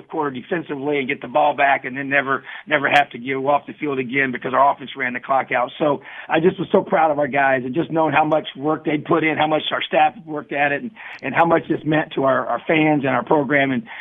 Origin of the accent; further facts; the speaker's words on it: New Castle, Indiana, United States; I've been a high school coach in this state for 10 years and played my high school football here. My dad was my high school coach, and being from Newcastle, which has a lot of strong ties to Indiana University